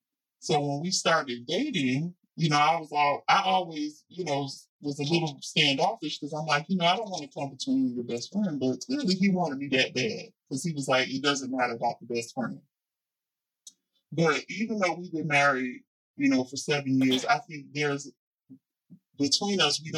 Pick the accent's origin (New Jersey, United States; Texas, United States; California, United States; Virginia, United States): New Jersey, United States; moved away; And here I am coming from Jersey. When I moved down here, city life made me country boy.